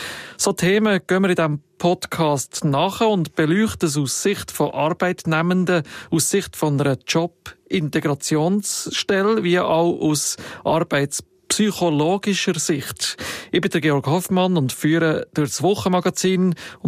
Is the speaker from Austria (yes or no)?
no; Switzerland; was bei uns in der Schweiz je nach Kanton und Region mehr oder weniger gefeiert und beachtet wird